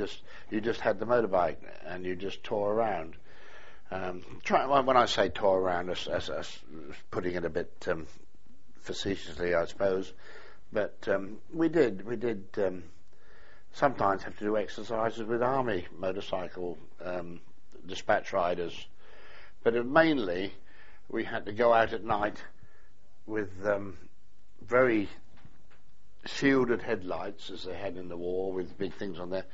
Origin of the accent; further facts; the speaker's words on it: Ipswich, East of England, United Kingdom; born there; I was born in Ipswich, Suffolk.